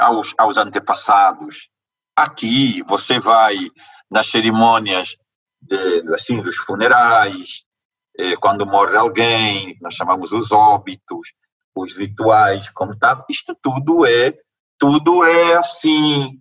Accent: Angola; first language Umbundu; Portuguese is a second language; Sabe que o umbanda é uma palavra da minha língua materna, umbundo.

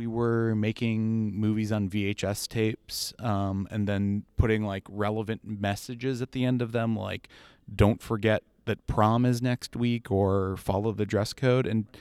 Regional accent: Oviedo, Florida, United States; So we grew up in this town called Oviedo, Florida. It's a suburb of Orlando. It's the former celery capital of the world.

